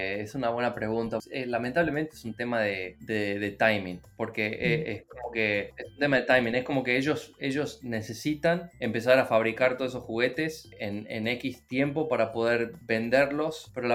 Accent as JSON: {"language": "Spanish", "region": "Tucumán", "country": "Argentina", "said": "Tucumán, sí, yo soy tucumano originalmente"}